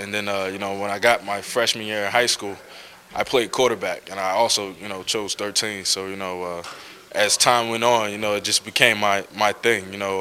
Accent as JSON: {"language": "English", "region": "New Jersey", "country": "United States", "said": "you guys know that he's from Jersey, so, you know, and I'm from Jersey"}